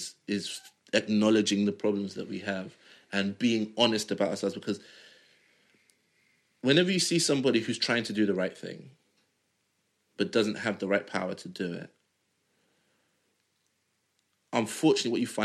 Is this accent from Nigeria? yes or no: yes; Nigeria; If me and another Nigerian have an idea that requires us to travel around the world, I'm more likely to get my idea off the ground